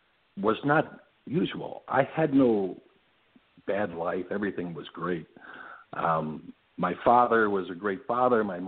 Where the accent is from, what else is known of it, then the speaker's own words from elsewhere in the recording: United States; because obviously we're white, we're free, we're American.